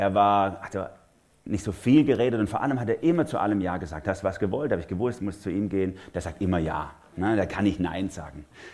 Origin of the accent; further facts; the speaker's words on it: Germany; da haben wir ein bisschen einen ambivalenten Bezug als Deutsche.